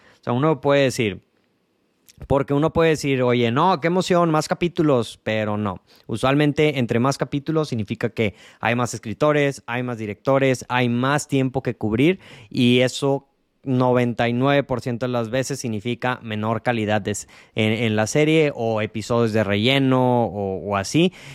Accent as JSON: {"language": "Spanish", "country": "Mexico", "said": "es un orgullo como un mexicano"}